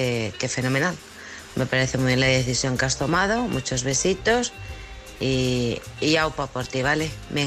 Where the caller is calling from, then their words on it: Alcorcón, Community of Madrid, Spain; de Alcorcón.